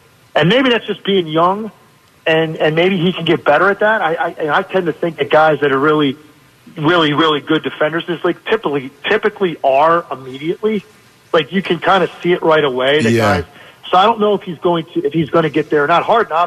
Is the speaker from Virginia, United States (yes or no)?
yes; Richmond, Virginia, United States; My Richmond Spiders, my hometown, they got a great win against Iowa.